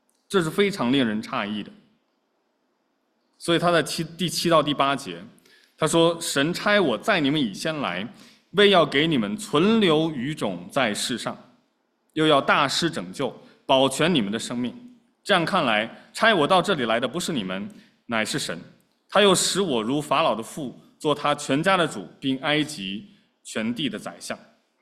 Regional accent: China; moved away; 我当时从中国过来的时候带了一批书

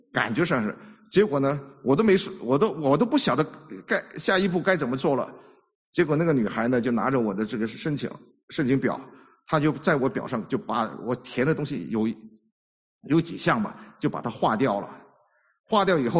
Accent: China; born there; 因为我是生在中国的，我不是香港人

